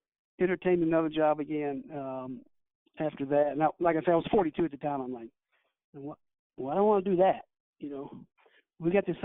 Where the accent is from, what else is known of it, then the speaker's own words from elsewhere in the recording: Kentucky, United States; I'm from Kentucky, so now when I was at Oak Hill 2 years.